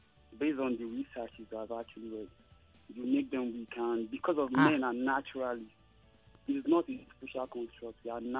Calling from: Yaba, Lagos, Nigeria; I'm calling from Yaba.

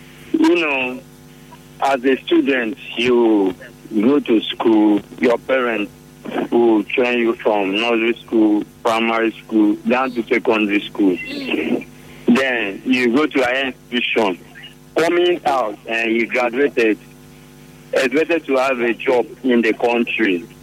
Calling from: United States; I'm calling from the United States.

